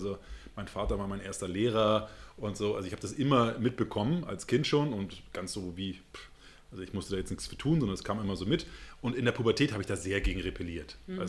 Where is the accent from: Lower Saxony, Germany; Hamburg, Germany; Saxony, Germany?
Hamburg, Germany; in meine Heimatstadt, man hört das an meinem Akzent, nach Hamburg reingefahren